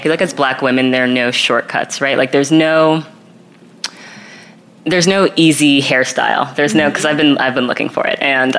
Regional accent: New York City, New York, United States; Like, I grew up here in New York, then I went to school in California.

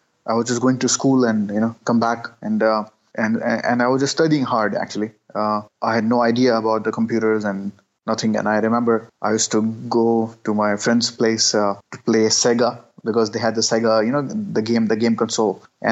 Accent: Karachi, Sindh, Pakistan; I'm born and raised in Karachi. Okay, Karachi is the largest city of Pakistan, the economic capital, right? The heart of Pakistan, I would say. Mm. And I'm born and raised there. We are seven siblings. I'm the eldest, right? And being born in the 80s

